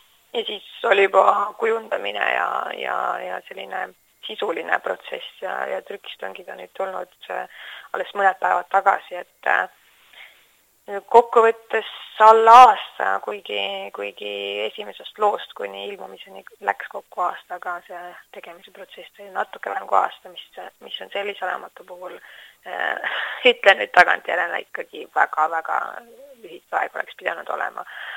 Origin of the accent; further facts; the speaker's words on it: Järva County, Estonia; kuna ma ise olen Järvanist pärit